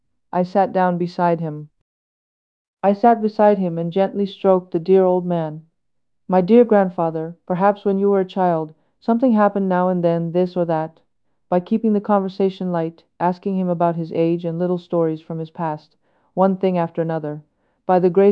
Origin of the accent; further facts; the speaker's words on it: Mount Athos, Greece; I said, I am from the Holy Mountain.